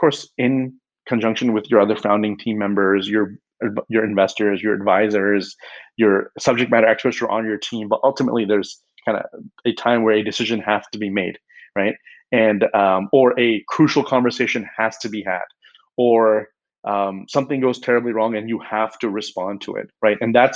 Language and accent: English; United States; very different approach and way of communication and teaching and learning style as compared to what I grew up with in the United States.